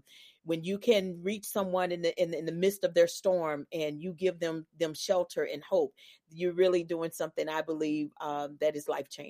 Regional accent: St. Louis, Missouri, United States; I'm from St. Louis, Missouri.

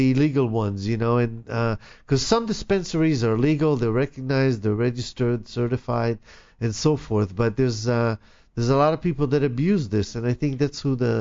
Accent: Israel; now in United States; I came from Israel

